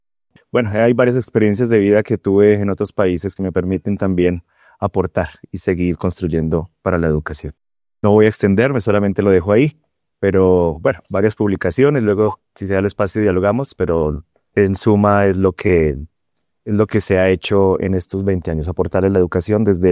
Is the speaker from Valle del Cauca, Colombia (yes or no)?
no; Zipaquirá, Cundinamarca, Colombia; Soy de Zipaquirá, doctor en educación, investigador en competencia digital docente